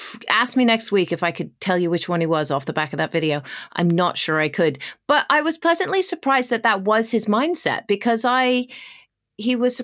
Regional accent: England, United Kingdom; we are English and we are playing the Swedish or we are playing against the Germans.

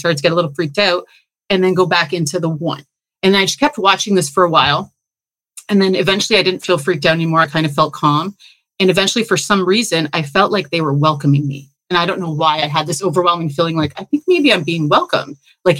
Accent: Toronto, Ontario, Canada; moved away as an adult; now in Belize; I came from Toronto.

